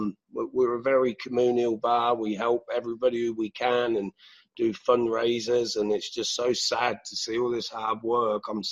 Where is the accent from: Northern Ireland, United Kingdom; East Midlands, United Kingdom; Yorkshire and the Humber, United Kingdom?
East Midlands, United Kingdom; Northampton; Yeah, I'm from Northampton, yes.